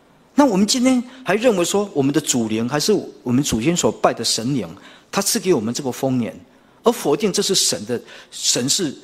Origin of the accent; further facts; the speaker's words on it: Taiwan; 我们也是台湾人